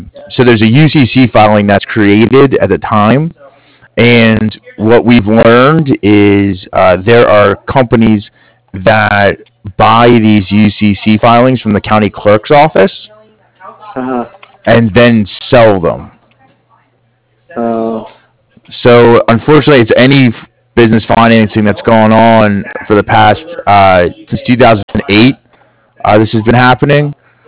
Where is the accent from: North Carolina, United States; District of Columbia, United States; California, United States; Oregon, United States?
District of Columbia, United States; Washington; Like I said, I'm from DC, and I watch, so I watch the Nationals play baseball, right?